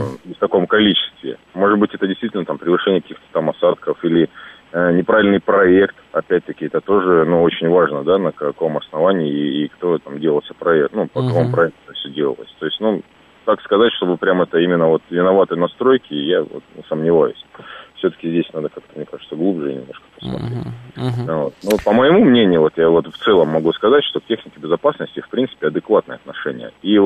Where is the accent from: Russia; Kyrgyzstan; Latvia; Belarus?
Russia; Moscow; я из Москвы.